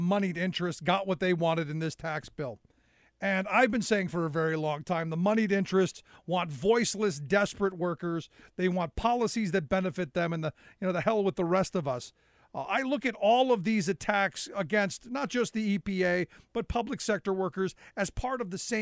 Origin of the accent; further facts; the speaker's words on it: Cleveland, Ohio, United States; I grew up in Cleveland during the height of the steel industry with lead gasoline and smog and acid rain.